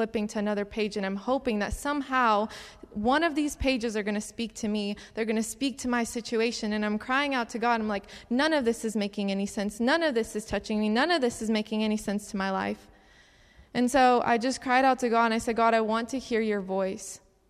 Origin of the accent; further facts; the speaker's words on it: Cincinnati, Ohio, United States; also born or lived in Utica, New York; So just like Oleg said, I'm from Cincinnati, Ohio. My brother and I came all the way up here to New York. Actually, I was born in Utica, New York, for those of you who don't know. I was born here.